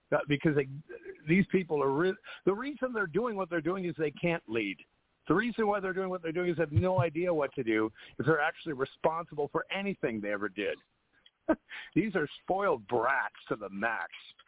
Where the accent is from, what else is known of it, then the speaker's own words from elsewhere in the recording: California, United States; Well, and I grew up in Orange. I grew up in Orange County, right next door.